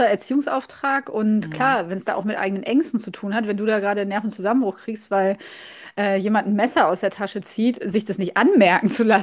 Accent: North Rhine-Westphalia, Germany; Also ich komme ja aus dem Rheinland, aus dem Ruhrgebiet, so

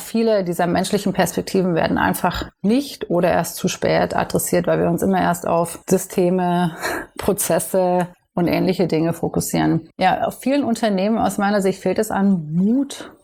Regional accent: East Germany, Germany; born or raised there; now in United States

